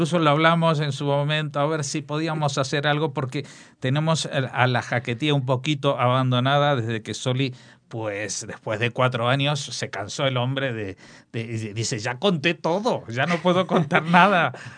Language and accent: Spanish; Argentina; como soy argentino